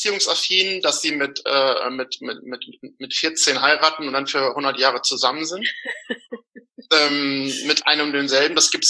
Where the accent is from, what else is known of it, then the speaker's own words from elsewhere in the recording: Lower Saxony, Germany; okay, ich komme aus der Nähe von Oldenburg.